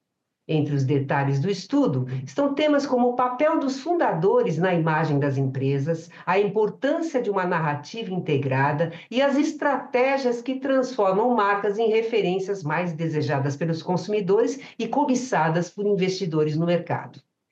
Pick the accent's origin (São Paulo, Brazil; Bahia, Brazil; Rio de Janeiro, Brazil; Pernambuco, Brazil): São Paulo, Brazil; São Caetano do Sul; now in São Paulo, Brazil; Eu sou do ABC também, sou de São Caetano.